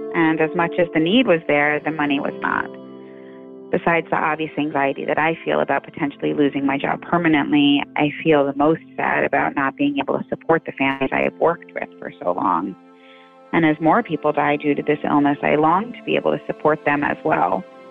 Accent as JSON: {"language": "English", "town": "Westfield", "region": "New Jersey", "country": "United States", "said": "I'm from Westfield, New Jersey."}